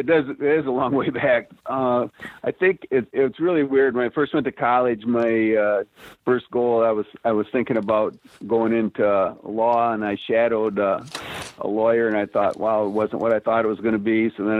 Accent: Owosso, Michigan, United States; I'm from Owosso, Michigan originally, and he had been the high school coach there.

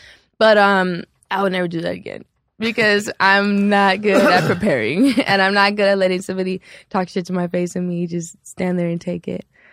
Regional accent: Highland Park, Michigan, United States; I was born and raised in Highland Park.

